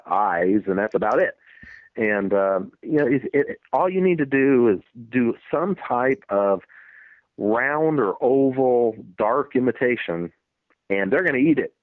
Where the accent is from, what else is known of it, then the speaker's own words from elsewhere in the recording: Idaho, United States; moved away; I grew up in Idaho. My uncles were guides up there, fly guides.